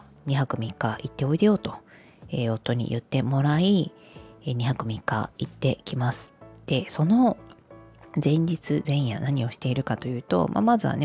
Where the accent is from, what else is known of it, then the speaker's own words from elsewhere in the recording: Yamaguchi, Japan; ちょっとどうしても行きたいところが、私山口県なんですよ。